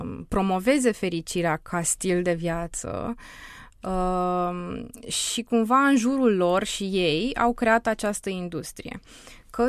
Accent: Romania; moved away as an adult; also born or lived in England; Din România, da. Apoi am plecat din România, am ajuns în Anglia la master.

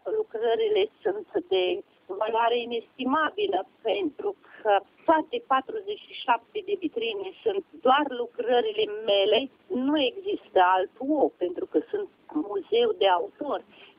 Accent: Moldovița, Suceava County, Romania; M-am născut aici, în Moldovița. De mic am lucrat ouă.

